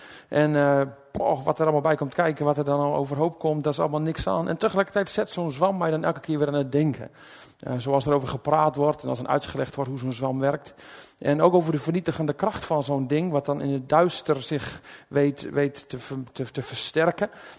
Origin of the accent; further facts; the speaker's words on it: Netherlands; Ik geloof dat wij als Nederlanders en als mensen er last van hebben en kunnen hebben.